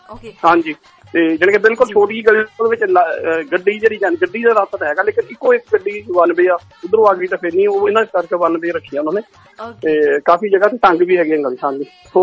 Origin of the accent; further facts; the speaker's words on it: Simbli, Punjab, India; ਮੇਰਾ ਪਿੰਡ ਨਵੇਂ ਸ਼ਹਿਰ ਦੇ ਕੋਲ ਹੁਸ਼ਿਆਰਪੁਰ ਦਾ ਪੈਂਦਾ ਸਿੰਬਲੀ ਪਿੰਡ Simbli Simbli S I am B L district Hoshiarpur ਪੈਂਦਾ